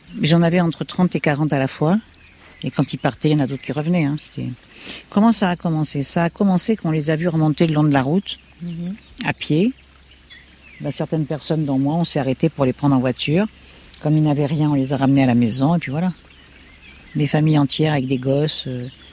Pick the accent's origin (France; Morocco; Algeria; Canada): France; Nice, Provence-Alpes-Côte d'Azur; À la base, je suis niçoise, mais je voulais vivre dans la nature et je crois qu'ici, j'ai trouvé le bon endroit.